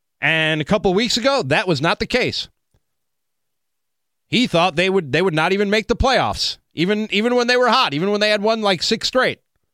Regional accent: Chicago, Illinois, United States; now in Milwaukee, United States; lifelong Bears fan, born and raised in Chicago, one of you.

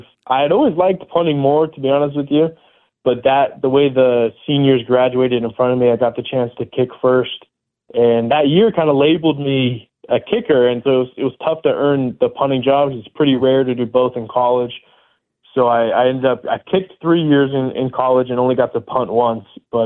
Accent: Poway, California, United States; born or raised there

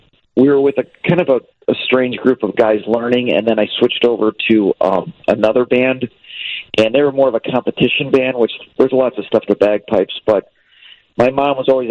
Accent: Elmhurst, Illinois, United States; I grew up in Elmhurst my whole life

